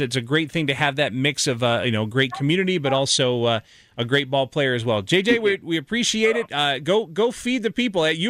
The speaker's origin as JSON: {"language": "English", "town": "Atlanta", "region": "Georgia", "country": "United States", "tie": "born or raised there", "said": "As an Atlanta native"}